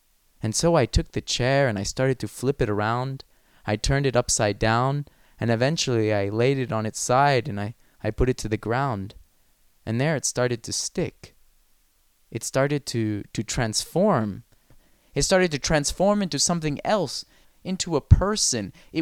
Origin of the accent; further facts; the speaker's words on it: San Antonio, Texas, United States; I grew up in San Antonio, Texas, and there I amassed a small library of books about the history of chairs.